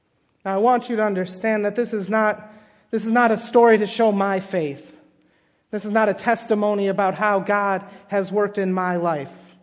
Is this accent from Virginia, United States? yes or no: no; Minnesota, United States; back in my home state of Minnesota